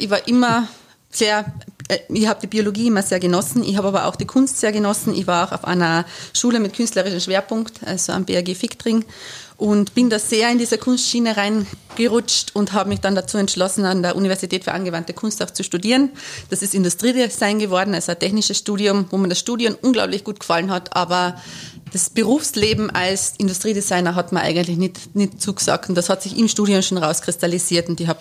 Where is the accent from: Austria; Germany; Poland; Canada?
Austria; Carinthia; Ich komme aus Kärnten, hört man wahrscheinlich, aus dem schönen Rosental. Bin aufgewachsen auf der Holmburg, tatsächlich auf der Burg aufgewachsen.